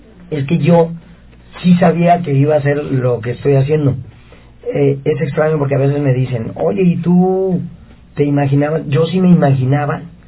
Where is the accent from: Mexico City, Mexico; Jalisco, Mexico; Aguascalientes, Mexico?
Jalisco, Mexico; Guadalajara; todos los juegos de niñez que había en mi tierra, en Guadalajara.